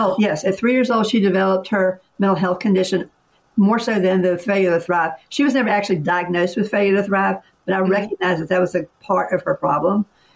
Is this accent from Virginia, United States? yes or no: yes; Henry, Virginia, United States; I was raised in Southwest Virginia, close to where you guys are, in a little place called Henry, Virginia, Franklin County, Moonshine Capital of the World.